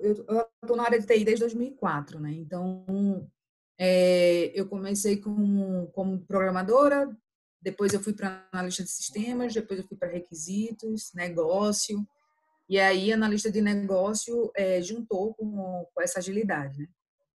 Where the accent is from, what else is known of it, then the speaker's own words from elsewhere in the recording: Recife, Pernambuco, Brazil; moved away as an adult; now in Belo Horizonte, Brazil; Sou de Recife, né? Como o Ibson mencionou. Porém, eu vim morar aqui em BH, Belo Horizonte, uma oportunidade de emprego em julho de 2018 e continuo por aqui